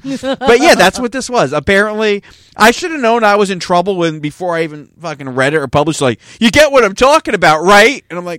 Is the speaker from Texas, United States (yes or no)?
no; New Jersey, United States; People don't even think I'm from Jersey when they hear me a lot of times.